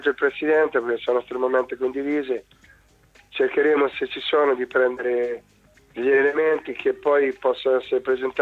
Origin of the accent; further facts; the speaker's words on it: Ancona, Marche, Italy; Ma io da anconetano ho visto che quando in Ancona si fanno le cose con serietà